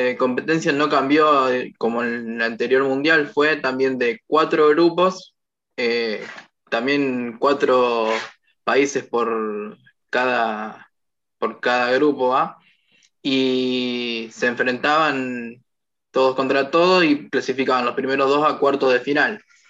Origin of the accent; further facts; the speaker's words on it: Argentina; Bueno, como buen argentino, me duele decir que Argentina no hizo un buen papel.